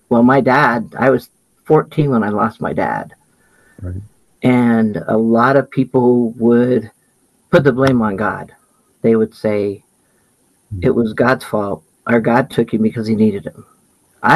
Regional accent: Ogden, Utah, United States; I was born and raised in Ogden, Utah. My family, we were raised in a Pentecostal church

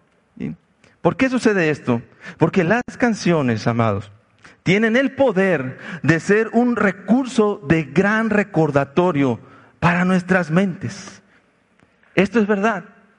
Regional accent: Mexico; Estas canciones han formado parte de nuestra identidad como mexicanos

